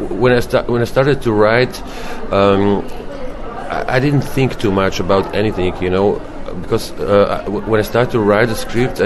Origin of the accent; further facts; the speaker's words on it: Slovenia; I'm from Slovenia. It's a tiny country which almost no one knows on the world. But as soon as I say that I live 200 kilometers from Venice, then they realize where approximately this little country is